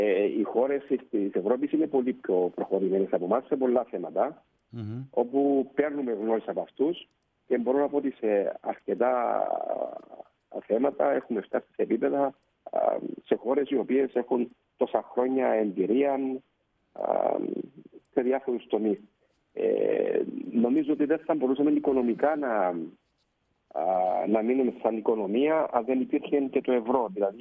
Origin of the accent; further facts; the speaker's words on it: Cyprus; Δεν μπορούμε να πούμε ότι εμείς οι Κύπρος είμαστε ο ασφαλός του κόσμου.